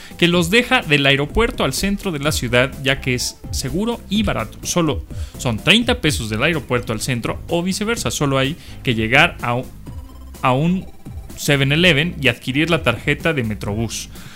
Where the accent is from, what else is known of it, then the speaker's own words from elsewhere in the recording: Monterrey, Nuevo León, Mexico; soy de Monterrey, Nuevo León. La ciudad de las montañas.